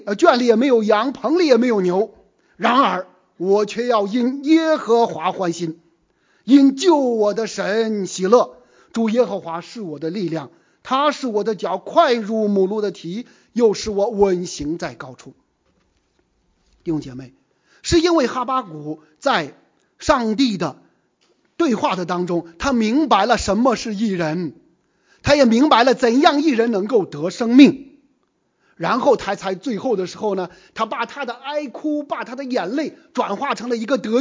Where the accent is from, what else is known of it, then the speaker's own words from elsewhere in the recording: China; 因为我们是中国人，我们的家人有很多家人还在中国